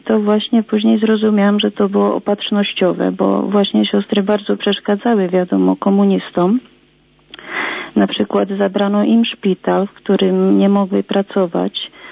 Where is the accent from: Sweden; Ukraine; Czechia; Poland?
Czechia; Jablunkov, Moravian-Silesian Region; ja pochodzę z miejscowości Jabłonków, to jest na Śląsku Cieszyńskim.